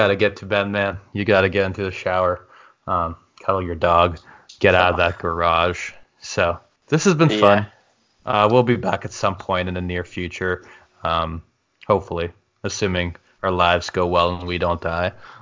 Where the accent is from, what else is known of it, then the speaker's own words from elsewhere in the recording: Canada; And like, because I'm Canadian, man, I'm thinking in these tickets are in U.S. dollars.